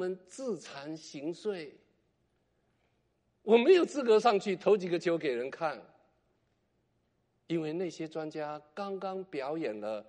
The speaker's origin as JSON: {"language": "Chinese", "country": "China", "said": "首先，我们中国人有一句话5个字，在这样子的潮流里面就不适用了。"}